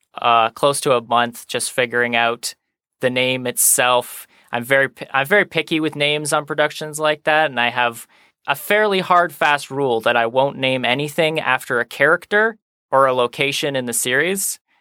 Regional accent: Canada; it does take place in my home country, Canada

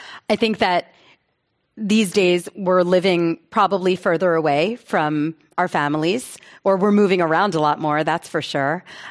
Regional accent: Pennsylvania, United States; now in New York, United States; And I grew up outside Philly. But when I moved to New York, I didn't like run to join a synagogue.

